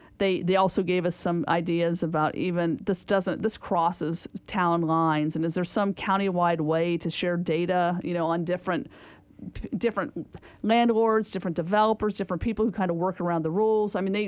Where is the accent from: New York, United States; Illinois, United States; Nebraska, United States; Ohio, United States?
Ohio, United States; Athens; in my hometown of Athens, Ohio, they have rental registries.